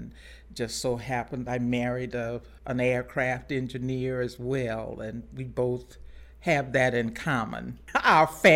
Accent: Baton Rouge, Louisiana, United States; born there; I was born in Baton Rouge

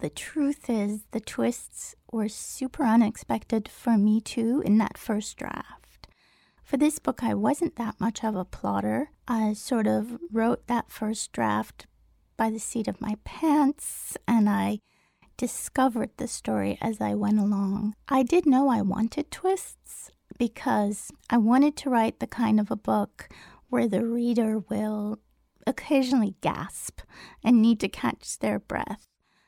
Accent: Iran; also born or lived in Turkey / Germany / Kenya; now in United States; Well, I was born in Turkey, but I'm Iranian. My parents are Iranian. Then I lived in Iran for a few years. Then we moved to Hamburg, Germany. I started school there. And then we went to Kenya. And then we went back to Iran and then came to the United

